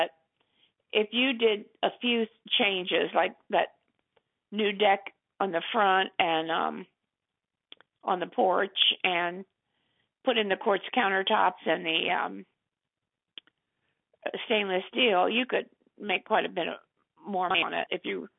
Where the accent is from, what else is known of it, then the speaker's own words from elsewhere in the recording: Florida, United States; I'm from Florida. I never lived in Virginia.